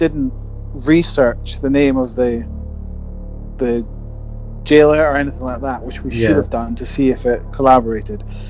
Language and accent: English; Aberdeen, Scotland, United Kingdom; I grew up in Aberdeen, I'd never investigated before